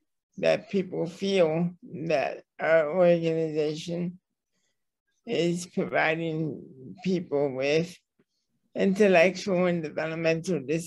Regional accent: Rochester, New York, United States; now in Buffalo, United States; Well, I'm from Rochester, New York. I moved to Buffalo in 2003 for a possible job opportunity.

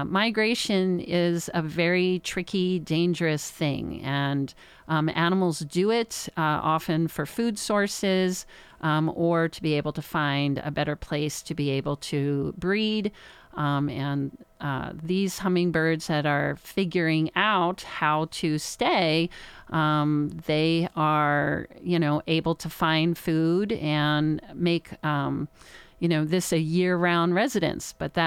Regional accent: New Jersey, United States; also born or lived in Colorado; Yeah, so I grew up in New Jersey, which I know there were hummingbirds there, but I never got to actually pay attention to them till I moved to Colorado.

